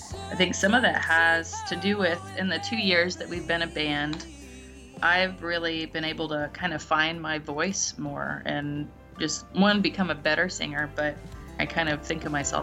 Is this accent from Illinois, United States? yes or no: yes; Collinsville, Illinois, United States; also born or lived in Greenville; now in Effingham, United States; Yeah, I grew up in Collinsville. I lived with my mom. My parents have been divorced since I was little, so I ended up moving in with my dad in Greenville, and that's where I went to high school.